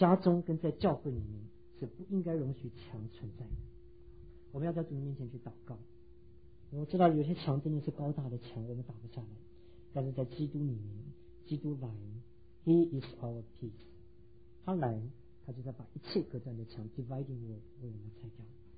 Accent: China; 那你知道美国人用信用卡跟我们中国人不一样啊

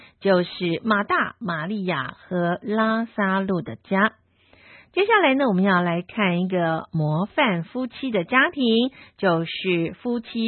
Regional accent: China

